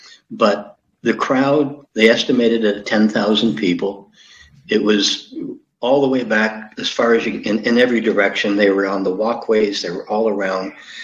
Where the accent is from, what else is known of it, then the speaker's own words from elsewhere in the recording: St. Thomas, Ontario, Canada; London, Ontario, St. Thomas is my hometown, but London, Ontario was the next biggest crowd we ran into.